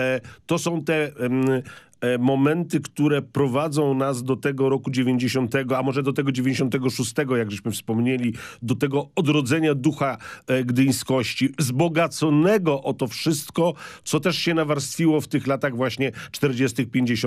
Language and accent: Polish; Gdańsk, Pomeranian Voivodeship, Poland; ja jestem gdańszczaninem rodem z Warszawy, bo moi obydwoje rodzice urodzili się w Warszawie i przyjechali do Gdańska na studia. Urodziłem się w mieście, w którym było wiele śladów tego poprzedniego wypędzonego świata